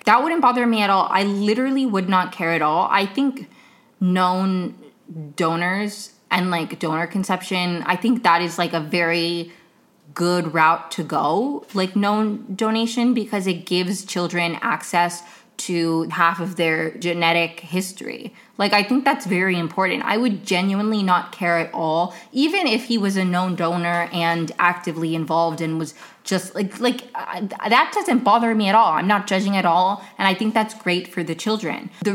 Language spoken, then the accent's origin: English; Maryland, United States; I'm right next to Rockville, but, like, that's still the DMV. That's still, like, my area of Maryland, you know? Love Rockville.